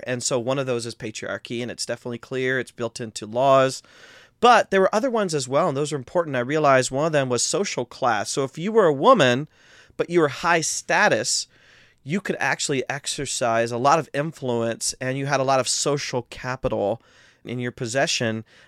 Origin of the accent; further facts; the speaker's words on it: Midwest, United States; But just talking about my wife, you know, we're both from the Midwest.